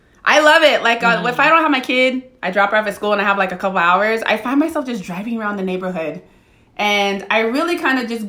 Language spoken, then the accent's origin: English; San Francisco, California, United States; So, and I come from San Francisco where everybody talks to themselves.